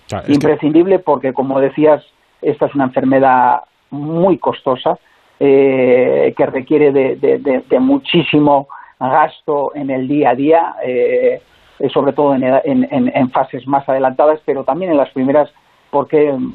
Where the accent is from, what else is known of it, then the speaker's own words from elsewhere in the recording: Navarre, Spain; Sobre todo he hecho muchas en Cataluña y en Navarra, en mi tierra.